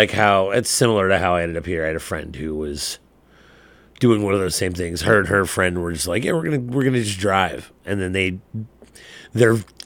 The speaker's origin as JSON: {"language": "English", "region": "New Jersey", "country": "United States", "moved": "yes", "said": "when I moved down here from New Jersey, I expected everyone to sound like a banjo."}